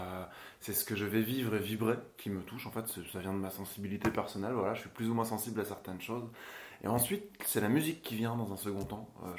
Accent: Grand Est, France; j'ai 31 ans, je viens de Champagne-Ardenne

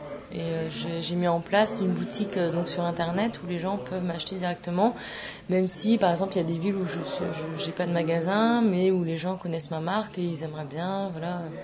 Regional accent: Toulouse, Occitanie, France; puisque je suis de Toulouse.

